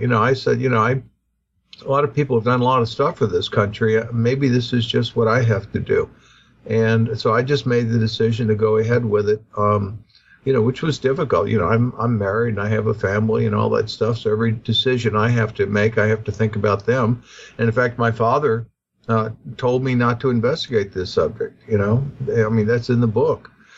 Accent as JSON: {"language": "English", "region": "Louisiana", "country": "United States", "tie": "born or raised there", "said": "Well, I grew up sailing on Lake Pontchartrain as a child."}